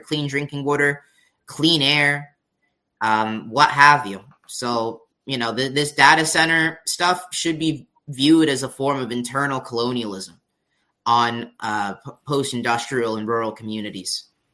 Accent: Puerto Rico; say where I'm from Puerto Rico

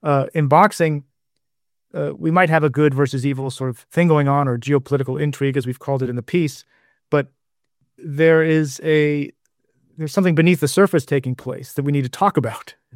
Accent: Colorado, United States; I saw him once, actually, because I grew up in Colorado, and I saw him once in downtown Denver

